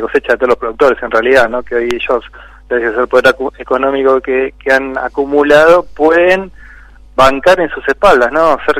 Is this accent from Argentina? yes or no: yes; Argentina; Lo que tengo que tener claro como argentinos